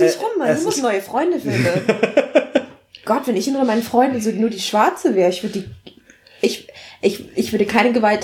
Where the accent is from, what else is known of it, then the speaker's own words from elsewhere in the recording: Hannover, Lower Saxony, Germany; ich komme aus Hannover, wenn überhaupt, meistens so, ich bin halt Deutscher, also ich komme aus Deutschland, Punkt.